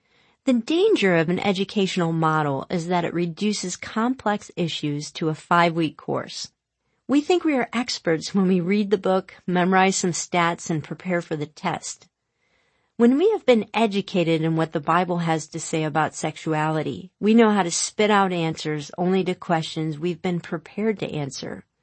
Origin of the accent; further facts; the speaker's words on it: United States; my first language is English. I think in English and know most of the slang of my English-speaking American culture.